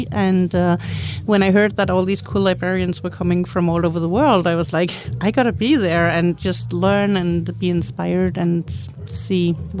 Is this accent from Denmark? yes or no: yes; Denmark; I'm actually from Denmark.